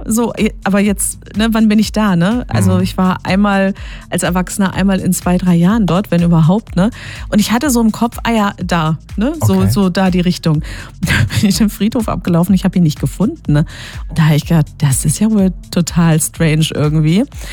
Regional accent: Baden-Württemberg, Germany; Also auch meine Eltern aus der Hannover-Ecke. Ich bin im Schworbeland aufgewachsen und geboren auch. Also ein echter Schwab.

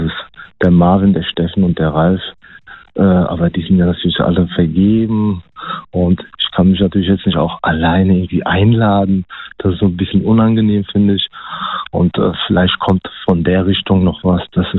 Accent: Siegburg, North Rhine-Westphalia, Germany; moved away as an adult; now in Wiesbaden, Germany; Ich bin beruflich vor kurzem nach Wiesbaden gezogen und bin ursprünglich aus Siegburg.

